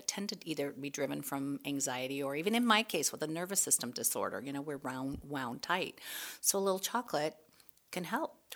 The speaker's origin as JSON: {"language": "English", "town": "Sandpoint", "region": "Idaho", "country": "United States", "tie": "born or raised there", "said": "growing up in Sandpoint, you don't tend to wait."}